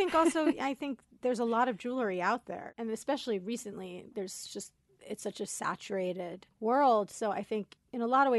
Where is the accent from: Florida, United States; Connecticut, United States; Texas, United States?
Florida, United States; Coral Springs; also born or lived in Queens / Brooklyn; My family lived in Brooklyn, and for whatever reason, my mom went into labor in Queens, and I was born in Queens. And we lived in Brooklyn for 2 years, and then we moved to Florida.